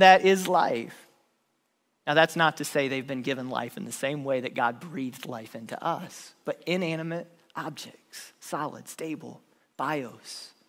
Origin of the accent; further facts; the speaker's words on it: United States; I would have never thought of that as a 10-year-old growing up in the United States.